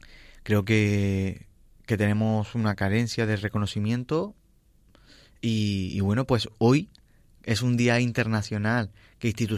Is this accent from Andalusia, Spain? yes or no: yes; La Carlota, Andalusia, Spain; also born or lived in Málaga; now in Catalonia, Spain; Jo soy de Córdoba, d'un pueblecito que se llama La Carlota. Y lo que pasa es que también estuve viviendo en Málaga, entonces también me considero malagueño. Y por qué no, también me considero catalán.